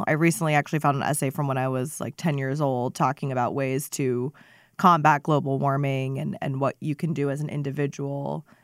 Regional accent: Seattle, Washington, United States; born there; So I was born in Seattle, Washington. Both of my parents are immigrants who came to the U.S. from Iran.

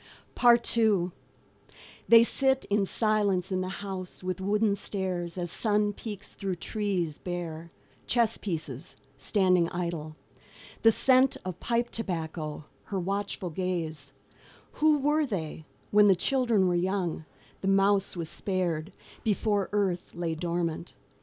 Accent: Minnesota, United States; as you said, we came from Minnesota, and I graduated in May of 2017 with my degree.

